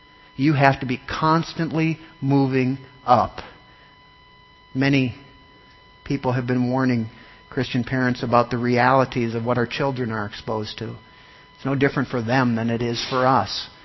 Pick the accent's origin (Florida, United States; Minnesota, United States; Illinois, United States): Minnesota, United States; most of you knew I grew up in Minnesota. We didn't have rivers like that, but we had lakes, right?